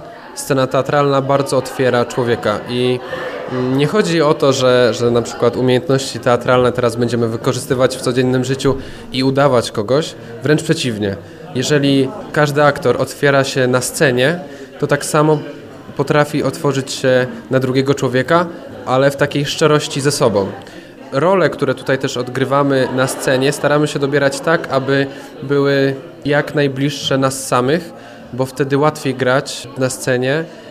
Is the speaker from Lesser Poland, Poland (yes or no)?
no; Kalisz, Greater Poland Voivodeship, Poland; jestem z Kalisza.